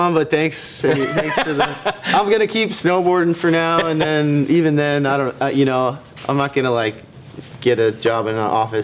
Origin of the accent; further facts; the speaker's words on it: Montana, United States; Well, I mean, I grew up in Montana.